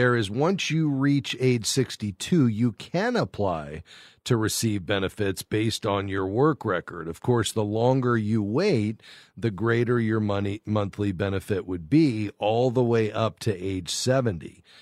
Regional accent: Fort Lauderdale, Florida, United States; We're going to my hometown, Fort Lauderdale, Florida.

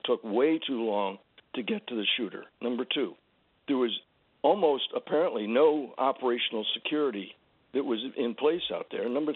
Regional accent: San Antonio, Texas, United States; born there; And I was born in San Antonio, which is the biggest city close enough to Uvalde.

